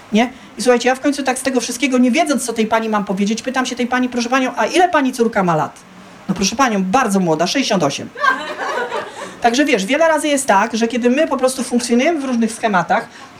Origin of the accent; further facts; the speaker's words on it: Silesian Voivodeship, Poland; ja pochodzę ze Śląska, na Śląsku zawsze było tak, że my po prostu na Śląsku żyliśmy wielkimi rodzinami